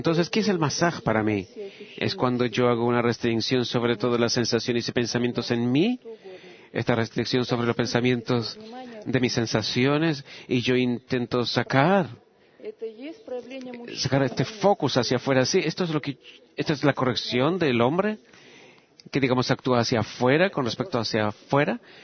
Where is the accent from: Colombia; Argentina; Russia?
Russia; Moscow; vengo de Moscú